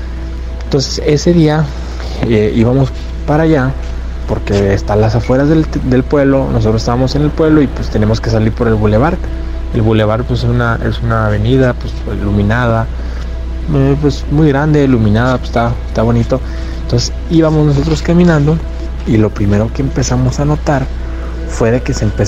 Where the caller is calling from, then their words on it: Guadalajara, Jalisco, Mexico; hablo de Guadalajara, Jalisco.